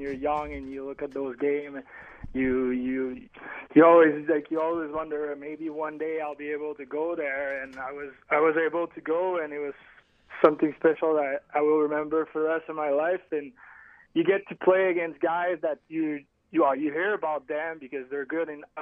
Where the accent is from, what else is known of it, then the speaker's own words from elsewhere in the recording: Quebec, Canada; We're from Quebec, obviously.